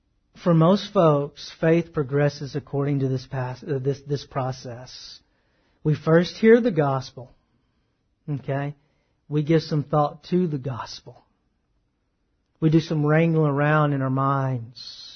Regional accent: the South, United States; Man, I grew up in the South.

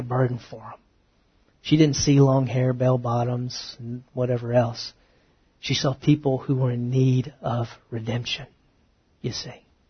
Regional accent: Texas, United States; I mean, I'm from the South. I'm from East Texas, okay? I'm not from the West Coast, but I've been out on the West Coast. I'm glad I'm from Texas

